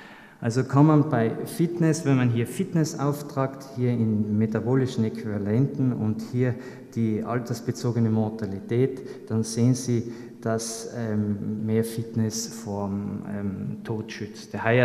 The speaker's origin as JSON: {"language": "German", "town": "Lienz", "region": "Tyrol", "country": "Austria", "tie": "born or raised there", "said": "so groß wie meine Heimatstadt Lienz, 13.000 Leute"}